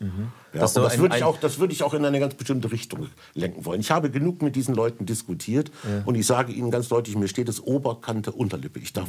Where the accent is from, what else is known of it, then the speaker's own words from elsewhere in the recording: Hesse, Germany; In meiner Heimat in Nordhessen, östlich von Kassel im Kaufunger Wald, da hatten wir ein Vorkommen von Luchsen auf freier Wildbahn.